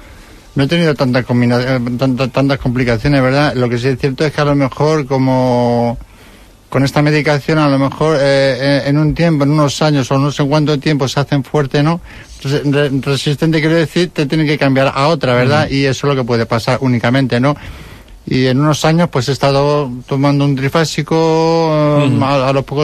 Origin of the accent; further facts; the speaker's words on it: Móstoles, Community of Madrid, Spain; Soy nacido de Móstoles, además, sí. Soy nativo.